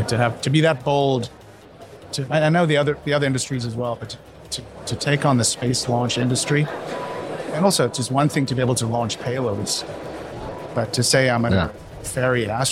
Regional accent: South Africa; moved away as an adult; Oh, I'm not a very good South African.

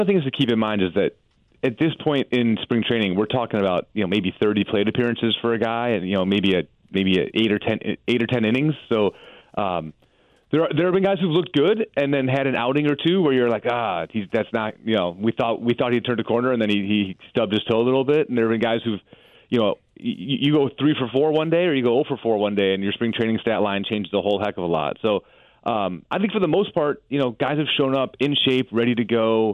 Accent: Chicago, Illinois, United States; accent: Chicago; Born and raised in Chicago. I think my Chicago accent comes out in Colorado

